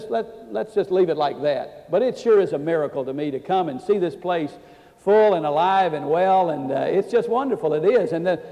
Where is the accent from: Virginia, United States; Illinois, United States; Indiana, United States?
Virginia, United States; but when I grew up in Virginia, about 2.5 hours from here